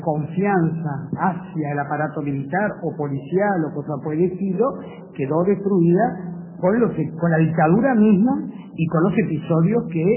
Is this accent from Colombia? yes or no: no; Uruguay; Yo crecí en un Uruguay en donde el policía o el militar, crecí en el Uruguay a partir del 50, digamos, no está tan lejos